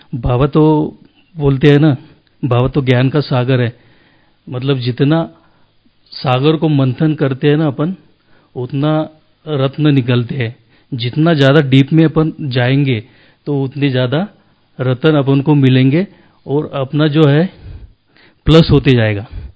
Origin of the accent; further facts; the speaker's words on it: Maharashtra, India; now in Indore, India; मैं इंदौर से हूँ और सेंटर देवास, वो बेसिकली मैं महाराष्ट्र का हूँ, और